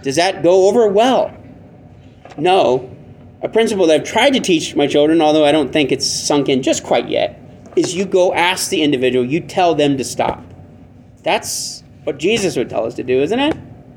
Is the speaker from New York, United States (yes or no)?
no; California, United States; So when I grew up in California, there was a park right behind us.